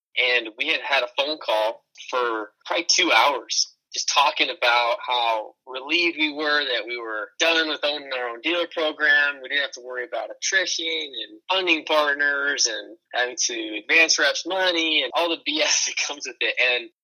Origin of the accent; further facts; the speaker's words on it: Mesa, Arizona, United States; I'm from Mesa, Arizona